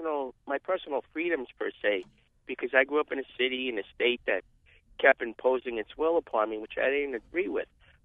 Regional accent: Lawrence, Massachusetts, United States; moved away as an adult; I grew up in Massachusetts. I'm actually in the city of Lawrence, and I now live in a rural area. I left Mass because of its ideology towards a lot of things.

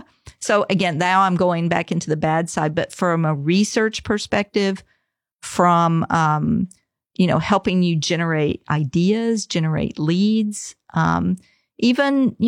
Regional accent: Tennessee, United States; now in Florida, United States; I grew up in Tennessee and I, you know, went to Mizzou and, you know, now I'm at UF

